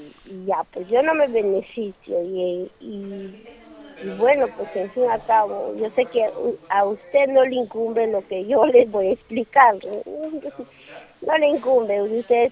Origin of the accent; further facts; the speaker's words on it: Peru; la economía estamos por los pelos, como ya como los peruanos que somos ahorita